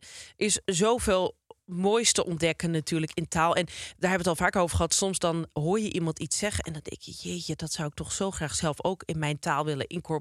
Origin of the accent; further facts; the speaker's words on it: North Holland, Netherlands; Ja, maar dat zie je ook al veel waar ik vandaan kom. De Zaanstreek.